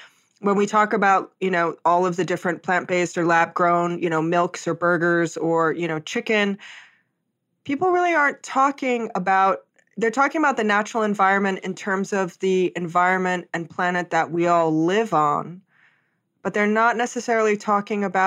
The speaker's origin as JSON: {"language": "English", "region": "Hawaii", "country": "United States", "tie": "born or raised there", "said": "When we talk about the ocean, I'm from Hawaii. I was born and raised there, spent a lot of time in the ocean, on the ocean."}